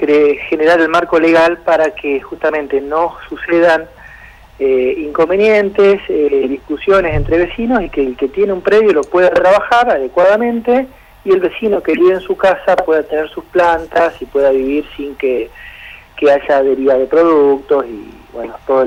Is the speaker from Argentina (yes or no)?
yes; Paraná, Entre Ríos, Argentina; born there; now in La Paz, Argentina; soy nacido en Paraná y después de haberme recibido de ingeniero agrónomo allá por los años 2000-2001, bueno, me radiqué acá en el norte y estoy, ya después quedé definitivamente acá en la ciudad de La Paz.